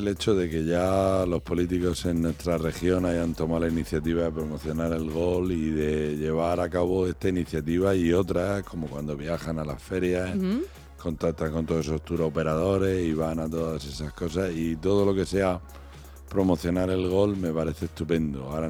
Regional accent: England, United Kingdom; Spanish is a second language; Soy inglés, deseo de andar por casa, ¿no?

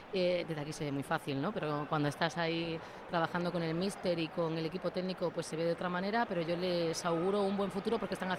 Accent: Cartagena, Region of Murcia, Spain; Yo tenía muchas ganas por trabajar por mi tierra, directamente en Cartagena

